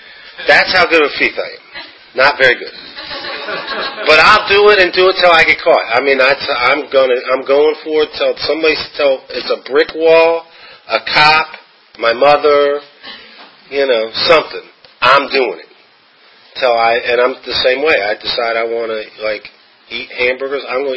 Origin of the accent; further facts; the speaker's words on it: Washington, District of Columbia, United States; also born or lived in Texas; I wasn't born in Washington, D.C. area, though I was raised there. I was born in Texas. I'm rather proud of that fact, so I'm going to say it.